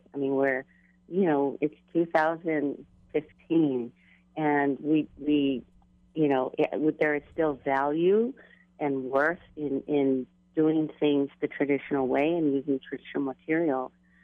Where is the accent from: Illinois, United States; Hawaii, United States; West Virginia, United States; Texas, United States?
Hawaii, United States; And we produce Hawaiian work because we are Hawaiian and we approach it from a Hawaiian perspective.